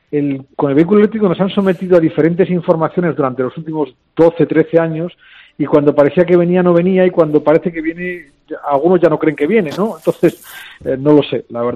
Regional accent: Gijón, Asturias, Spain; born there; also born or lived in Madrid; Mi DNI pone que nací en Gijón, en Asturias, que vivía en Madrid, pero que poco a poco voy viviendo en un pueblo de Salamanca. Fuentes de Berlín

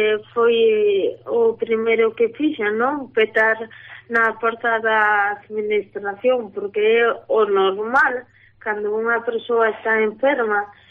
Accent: Galicia, Spain; Eu son unha galega máis, pago os meus impostos

